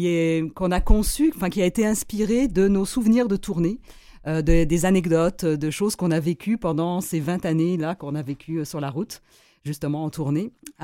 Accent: France; J'avoue que la France, je suis originaire de France

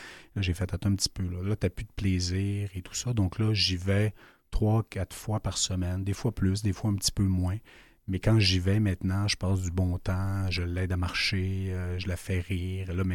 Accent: Quebec, Canada; Je pourrais travailler également de la région de Charlevoix, ma région natale. Donc, j'ai commencé à louer un chalet depuis petit temps, de fil en aiguille. Finalement, j'ai complètement déménagé

